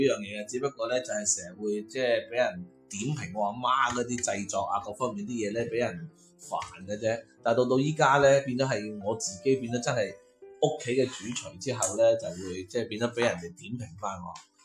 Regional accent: Guangdong, China; 我哋过年我哋广东人系唔食饺子嘅呢样嘢

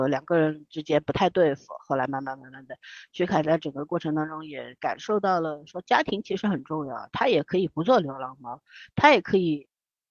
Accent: Shanghai, China; accent: northern tinge in Mandarin; also born or lived in Beijing

